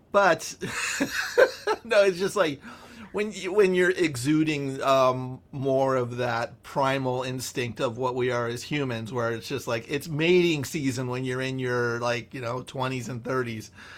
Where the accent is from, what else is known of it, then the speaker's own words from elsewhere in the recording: San Francisco, California, United States; now in Los Angeles, United States; as a fella that has tapped lightly in the dating scene in Los Angeles, I'm from San Francisco.